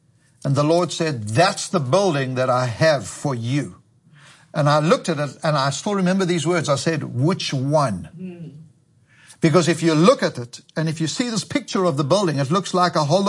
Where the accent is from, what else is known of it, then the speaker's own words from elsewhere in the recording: East London, Eastern Cape, South Africa; I was born and bred in East London. I was raised in East London.